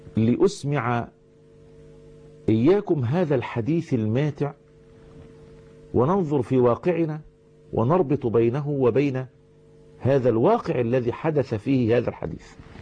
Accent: Egypt; عندنا في مصر في حدود بلادنا؟

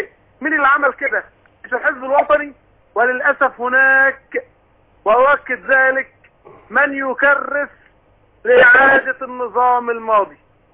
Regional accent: Egypt; هو احنا مش مصريين؟

